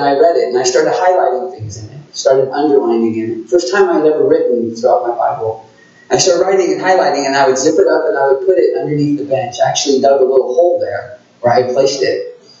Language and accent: English; California, United States; When I grew up, I grew up in California, where I actually went to school in Southern California.